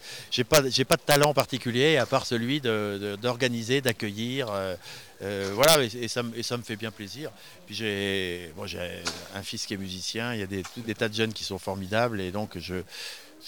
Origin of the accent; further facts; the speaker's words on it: Grand Est, France; Moi, je suis alsacien d'origine, alors je suis un peu comme je veux.